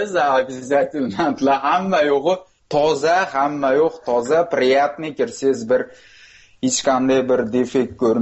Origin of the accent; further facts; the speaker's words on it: Fergana, Fergana Region, Uzbekistan; now in Moscow, Russia; Farg'onadanman.